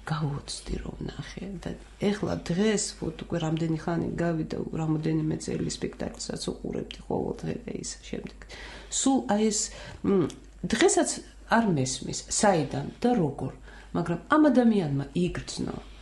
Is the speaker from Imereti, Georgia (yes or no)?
no; Sukhumi, Abkhazia, Georgia; ჩვენ ყველასთვის, ვინც სოხუმში ვიზრდებოდით და ვიზრდებოდით ერთად